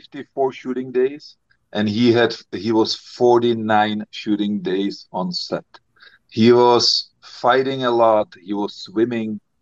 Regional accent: Prague, Czechia; English is a second language; I grew up in Prague. I have a cottage in South Bohemia

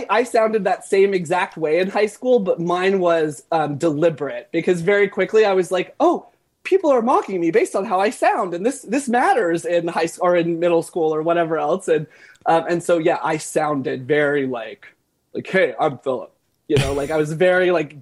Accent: Florence, South Carolina, United States; born there; I was born in Florence

